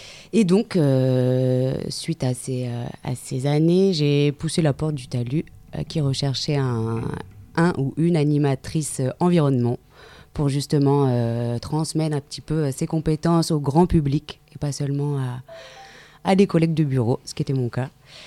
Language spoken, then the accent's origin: French; Provence-Alpes-Côte d'Azur, France; Je suis originaire du Var.